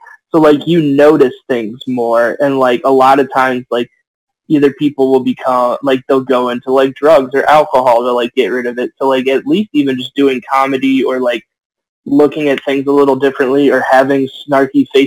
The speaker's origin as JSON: {"language": "English", "town": "Toledo", "region": "Ohio", "country": "United States", "said": "because I'm originally from Toledo. So I went back home"}